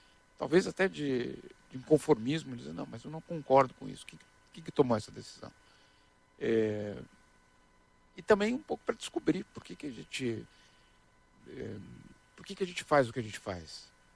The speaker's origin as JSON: {"language": "Portuguese", "country": "Brazil", "said": "Eu sei que eu sou brasileiro. Eu só tenho passaporte brasileiro. Então, eu tenho certeza que eu sou brasileiro."}